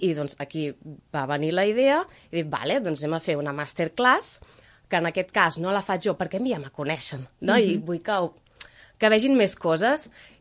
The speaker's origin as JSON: {"language": "Catalan", "town": "Ventalló", "region": "Catalonia", "country": "Spain", "said": "jo soc de Ventalló i formo part de l'associació cultural"}